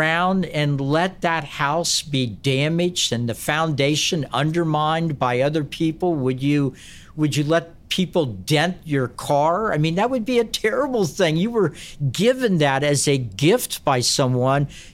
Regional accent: Kentucky, United States; there are two very conservative states, Montana and my home state of Kentucky, that had pro-life referenda on the ballot

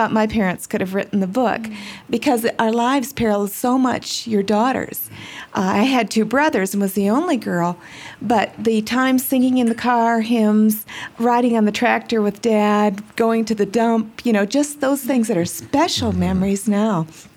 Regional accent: Aurora, Colorado, United States; from Aurora, Colorado.

